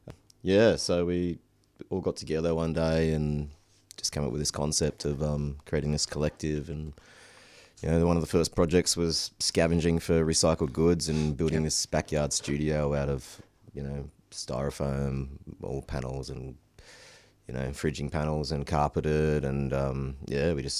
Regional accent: Alice Springs, Northern Territory, Australia; growing up in Alice, there wasn't much we could do with it at the time.

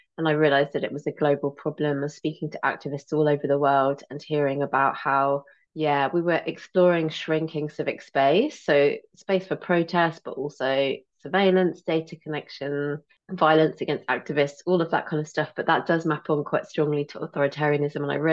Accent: Stevenage, East of England, United Kingdom; now in London, United Kingdom; in Brixton in South London, so that's where I'm calling from today. And yeah, my background is I was raised in Stevenage, which was the first new town that was built to house working class folks from the East End of London after the Second World War.

